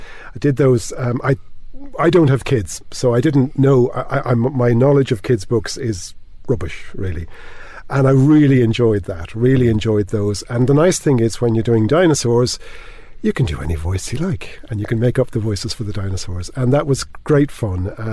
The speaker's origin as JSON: {"language": "English", "town": "Limerick", "region": "Munster", "country": "Ireland", "said": "And I'm from Limerick as well, so Angela's Ashes was very poignant and pertinent."}